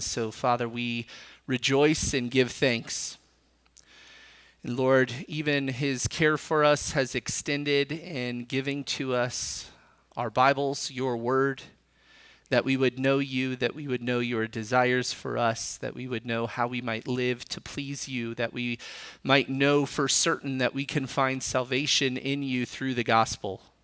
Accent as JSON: {"language": "English", "region": "Arizona", "country": "United States", "tie": "born or raised there", "also_born_or_lived": "South Carolina", "said": "I was born in South Carolina. And I learned to speak in the South. I lived there till I was 4. And then we moved here to Arizona. And I don't have a Southern accent most of the time."}